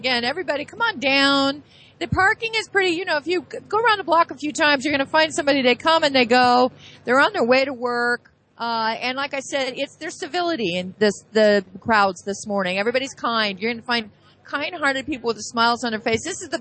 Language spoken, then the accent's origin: English; Sacramento, California, United States; My folks live in Granite Bay. I grew up in Sacramento.